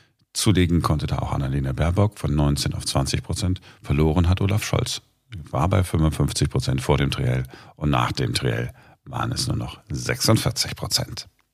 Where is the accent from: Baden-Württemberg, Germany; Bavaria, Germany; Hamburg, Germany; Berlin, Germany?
Berlin, Germany; Naja, man, als Berliner oder so, dann interessieren uns so ein bisschen dafür, ne?